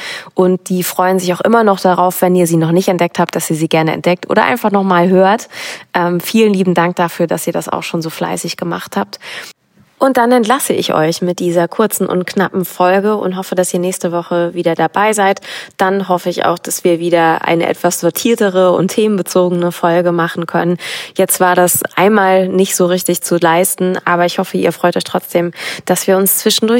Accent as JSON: {"language": "German", "region": "Hamburg", "country": "Germany", "tie": "born or raised there", "said": "in Hamburg, in meiner Heimatstadt."}